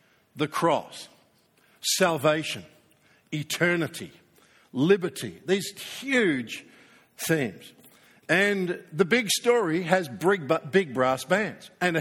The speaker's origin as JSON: {"language": "English", "country": "Australia", "said": "I mean, we saw our mother country under attack. I guess the average Australian never thinks of Britain in the times in which we are now alive, but then we saw ourselves as young lions."}